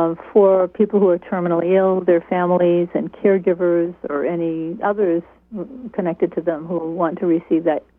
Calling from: Liberty, United States; from Liberty.

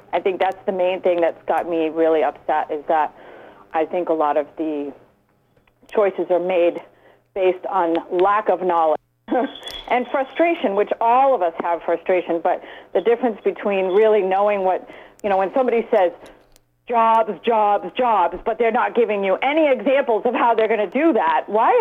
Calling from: Rockland, Maine, United States; from Rockland area.

